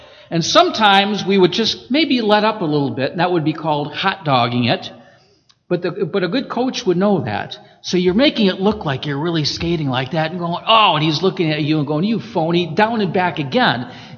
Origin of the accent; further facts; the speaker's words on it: Michigan, United States; although I was from Michigan, and there's plenty of water and plenty of ice there as well.